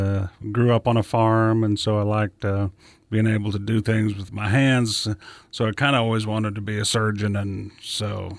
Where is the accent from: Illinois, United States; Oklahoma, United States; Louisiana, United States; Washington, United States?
Oklahoma, United States; also born or lived in Iowa; Born in Iowa, grew up between Oklahoma and Iowa. All my mom's side of the family was from Oklahoma. All my dad's side of the family from Iowa. So we're back and forth.